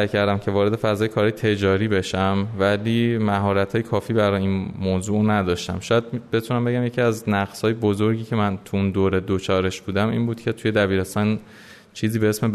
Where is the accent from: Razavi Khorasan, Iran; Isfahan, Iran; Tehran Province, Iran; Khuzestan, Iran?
Tehran Province, Iran; Tehran; قبل از اون البته ایرانی الاصل هستیم. سال 1362 تهران به دنیا اومدم. اکثر اوقات عمرم رو در واقع توی ایران سفری کردم، سفرهایی داشتم ولی میشه گفت در کل من ایران زندگی کردم.